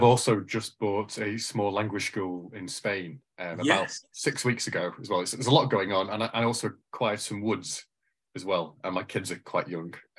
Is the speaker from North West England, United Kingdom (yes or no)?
yes; Manchester, North West England, United Kingdom; I'm from Manchester.